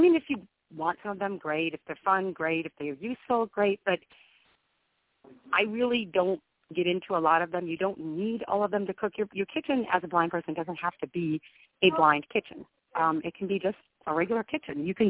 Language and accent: English; Watertown, Wisconsin, United States; now in Minnesota, United States; I now live in the great state of Minnesota, but I have lived in several states during my life. I was born in Watertown, Wisconsin in 1972